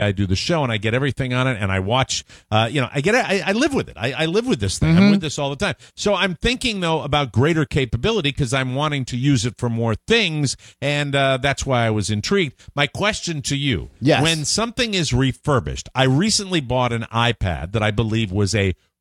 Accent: Israel; You know, I'm from Israel.

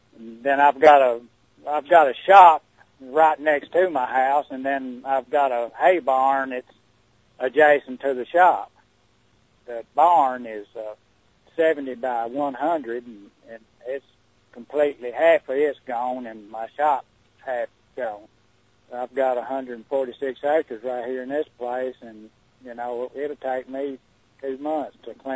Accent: Tennessee, United States; I'm originally from Humphreys County, which is two counties east of Carroll County.

